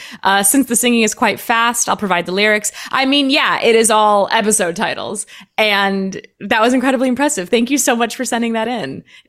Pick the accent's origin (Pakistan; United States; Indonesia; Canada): Canada; Toronto, Ontario; I'm from Toronto.